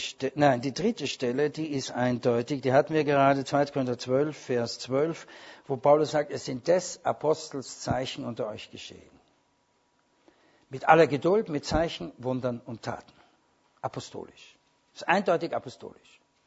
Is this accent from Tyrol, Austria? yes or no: no; Vienna, Austria; ich bin ja Wiener